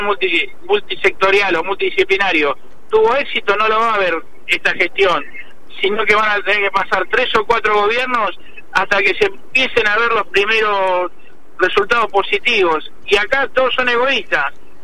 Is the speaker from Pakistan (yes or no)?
no; Quilmes, Buenos Aires Province, Argentina; lo sé yo, que me crié en Quilmes, que hace más de 5 años que no vivo en el barrio, pero que tengo amigos y tengo vecinos que viven ahí